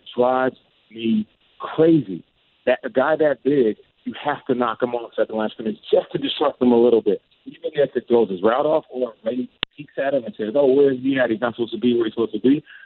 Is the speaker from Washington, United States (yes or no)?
yes; Seattle, Washington, United States; I'm from Seattle, so I grew up watching Gary Tate, one of the best trash talkers of all times across any sport.